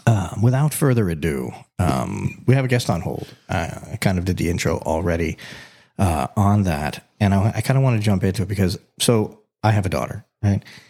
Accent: Florida, United States; You know, we're from South Florida. So like, you know, Broward County Fair, Dade County Fair.

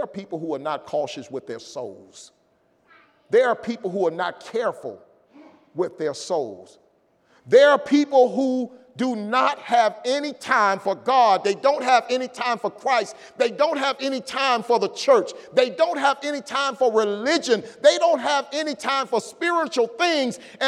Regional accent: Illinois, United States; Now, I'm from Illinois, so the Sears Tower, I understand, is 108 stories.

